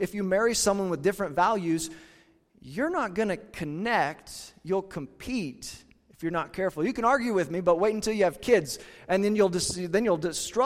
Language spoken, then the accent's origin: English; Kansas, United States; Trust me, growing up in Kansas and living here now